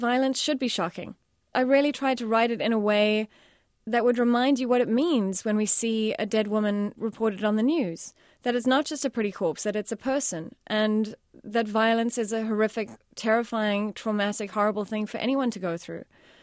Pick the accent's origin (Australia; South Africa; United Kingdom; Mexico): South Africa; I think, especially being a South African